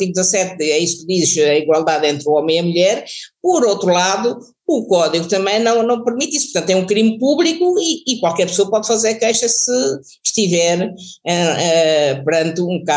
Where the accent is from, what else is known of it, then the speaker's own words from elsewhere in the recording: Timor-Leste; born there; o excelente café de Timor, que é muito bom, não só da fazenda onde eu nasci, que ainda funciona, felizmente